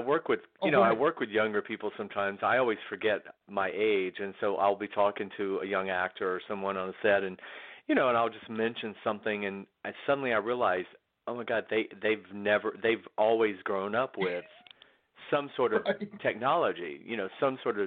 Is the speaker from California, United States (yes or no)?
no; Athens, Georgia, United States; I'm a Southern. I grew up in Athens, Georgia. I grew up 60 miles north of Atlanta.